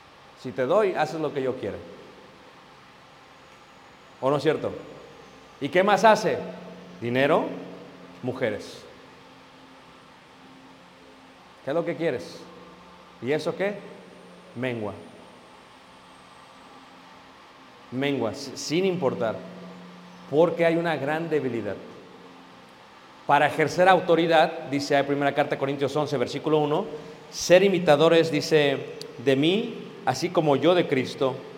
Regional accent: Mexico; Vivimos en un país corruptor. ¿Ok? Soy mexicano. Es un país corrupto.

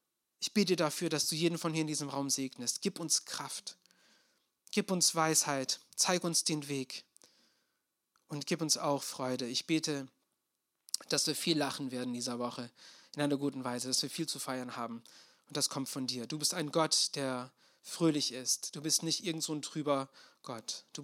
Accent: Turkey; ich habe meine Kindheit in der Türkei verbracht.

